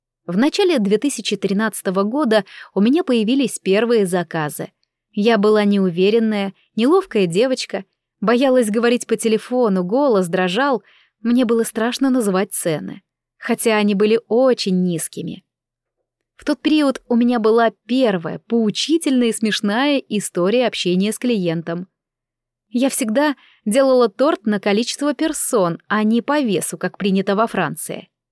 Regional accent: Moscow, Russia; born there; Я родилась в Москве в семье архитекторов.

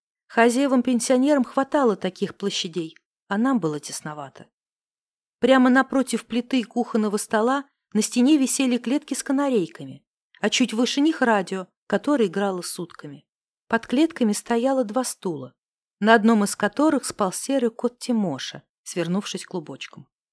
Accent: Donetsk Oblast, Ukraine; Я родом из Донецкой области, и мы часто ездили навестить моих родителей. До родительского дома было всего 4 часа пути.

